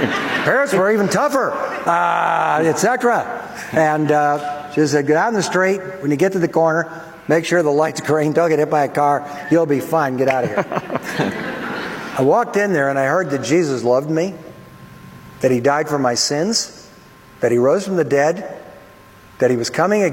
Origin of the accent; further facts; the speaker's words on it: Detroit, Michigan, United States; So I didn't grow up in a Christian home. I was born and raised in Detroit.